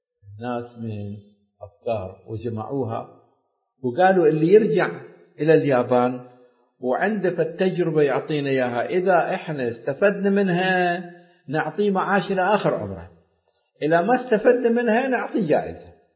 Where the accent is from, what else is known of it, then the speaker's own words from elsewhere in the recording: Iraq; آلاف الخبراء في الصناعة عندنا في العراق